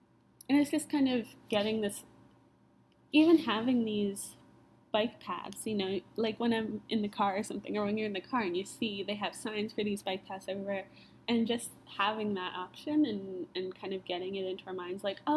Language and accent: English; New Jersey, United States; So I live in New Jersey. I'm from New Jersey. And I also, but I live here in Carlisle, PA for school.